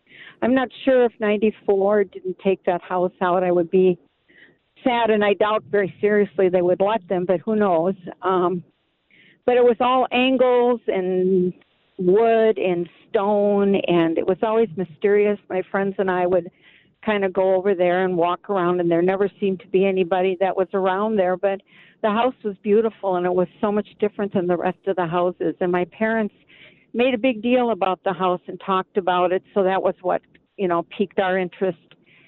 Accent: Prospect Park, Minnesota, United States; I was raised in Prospect Park, Minnesota

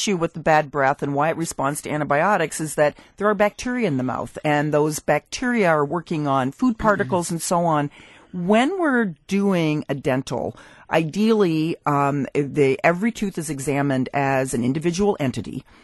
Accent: Canada; I'm a Canadian.

